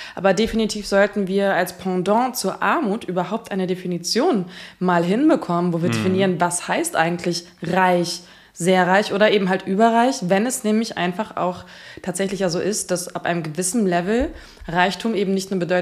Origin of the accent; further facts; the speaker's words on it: Poland; ich bin Pole